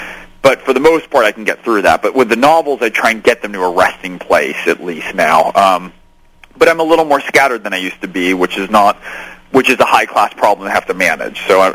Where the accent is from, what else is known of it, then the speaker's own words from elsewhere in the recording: San Francisco, California, United States; born there; I was born in San Fran, I've spent a ton of time there.